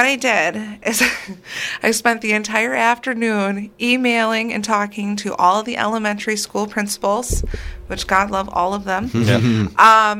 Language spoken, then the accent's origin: English; Wisconsin Rapids, Wisconsin, United States; I grew up here in Wisconsin Rapids.